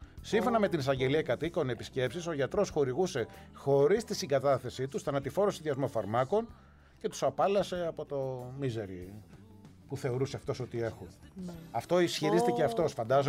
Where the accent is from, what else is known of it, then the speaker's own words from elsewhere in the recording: Peloponnese, Greece; Επειδή εγώ είμαι μανιάτης, η τελευταία κουβέντα είναι δική μου.